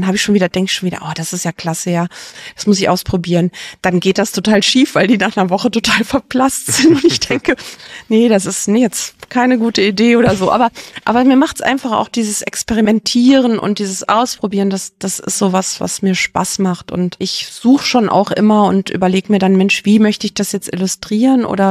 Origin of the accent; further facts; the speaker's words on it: Giessen, Hesse, Germany; Also hier, ich bin ja hier auch groß geworden in Gießen.